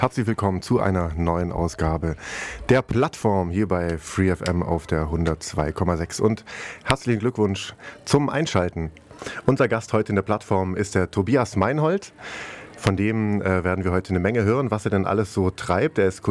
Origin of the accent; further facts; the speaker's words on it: Biberach, Baden-Württemberg, Germany; Habe ja selber auch meine Jugend da verbracht in Biberach.